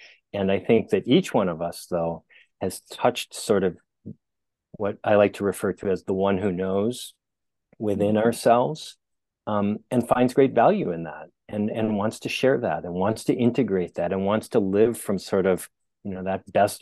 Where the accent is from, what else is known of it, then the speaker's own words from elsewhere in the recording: Midwest, United States; I grew up in the Midwest, and after college, I was a bartender for a little while